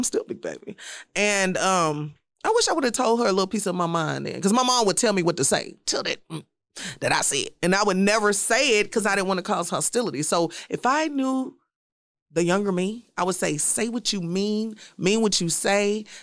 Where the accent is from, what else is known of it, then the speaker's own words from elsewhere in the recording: Houston, Texas, United States; I'm from Pleasantville.